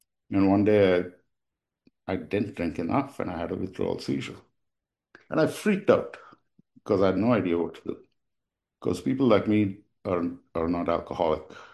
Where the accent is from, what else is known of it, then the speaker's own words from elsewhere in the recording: India; I realized pretty young, growing up in India, that I was gay